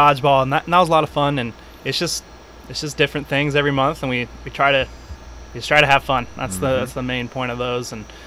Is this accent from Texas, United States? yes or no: no; Gunnison, Colorado, United States; So I'm from Colorado. Colorado. Grew up in Gunnison, Colorado, went to school in Boulder.